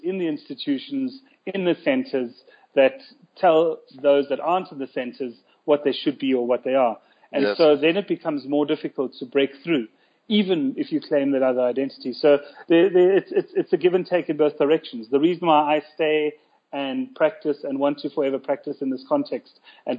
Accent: South Africa; I'm born and bred in South Africa. I consider this my home. I identify with the culture.

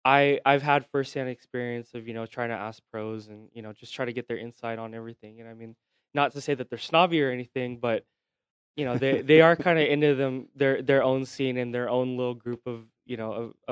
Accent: California, United States; Because I come from California, and I mean, I know the West Coast scene

